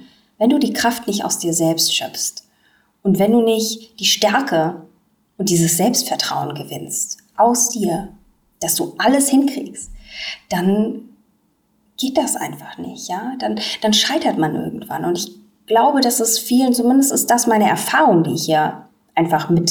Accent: Baden-Württemberg, Germany; ich bin einfach im Westen aufgewachsen. Ich hatte nie wirklich Berührung mit dem Osten und mit Leuten aus Ostdeutschland. Ich komme aus einem kleinen, behüteten Dorf in der Nähe von Baden-Baden.

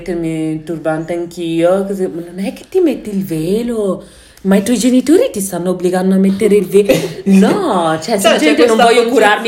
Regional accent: Senegal; Non sono in italiano, sono senegalese.

